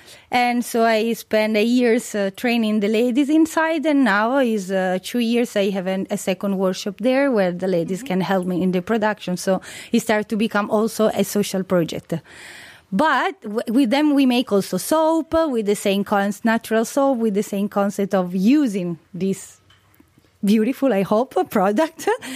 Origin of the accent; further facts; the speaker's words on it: Venice, Veneto, Italy; And as I'm from Venice, I'm a real Venetian, born and raised in town.